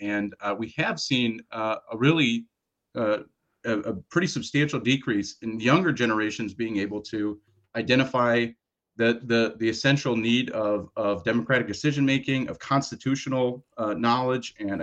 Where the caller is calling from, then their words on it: Madison, Wisconsin, United States; I'm calling in from the Madison area.